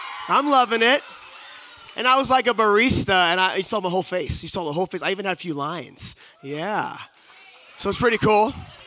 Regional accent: Sacramento, California, United States; now in Roseville, United States; I'm from Sacramento, California. And you guys know where Sacramento, California is? It's the state capital. I love it. I actually live a little bit east of there in a city called Roseville.

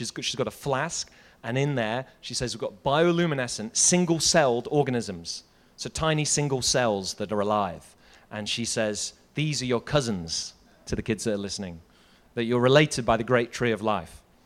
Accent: United Kingdom; moved away as an adult; You can probably tell from my accent, from the UK. I moved here 7 years ago, or almost 8 years ago. I've been back to the UK once.

